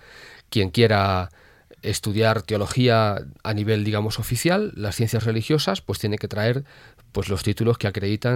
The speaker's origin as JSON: {"language": "Spanish", "town": "Pedro Muñoz", "region": "Castilla-La Mancha", "country": "Spain", "tie": "born or raised there", "said": "es mi pueblo"}